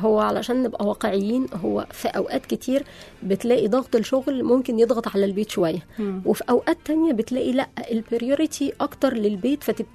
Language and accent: Arabic; Egypt; بتخلق مننا كمصريين دايما حاجة اقوى